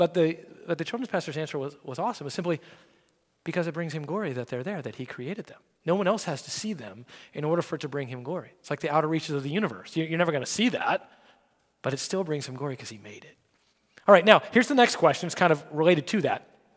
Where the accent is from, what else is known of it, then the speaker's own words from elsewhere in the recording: Arizona, United States; one of the things that I grew up in Arizona where there weren't a lot of people. There still aren't a lot of people because it's really hot there